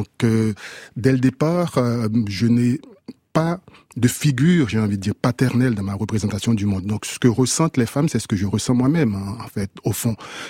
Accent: Haiti; je suis d'Haïti, donc forcément, oui. C'est là où il y a le meilleur rhum de la Caraïbe

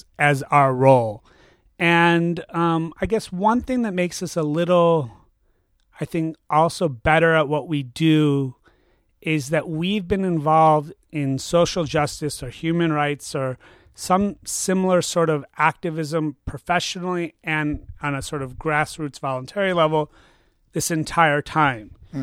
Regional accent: Chicago, Illinois, United States; And we're from Chicago.

